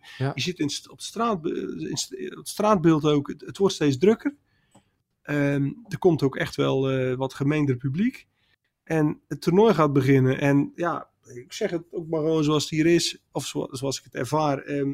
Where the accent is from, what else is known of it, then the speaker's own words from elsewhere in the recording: Netherlands; En ja, wij kijken er waarschijnlijk als Nederlanders vrij nuchter naar.